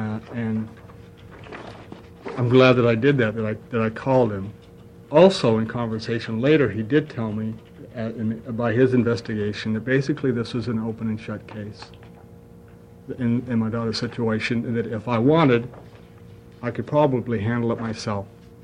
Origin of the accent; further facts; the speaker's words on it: Bend, Oregon, United States; I'm from Bend, Oregon.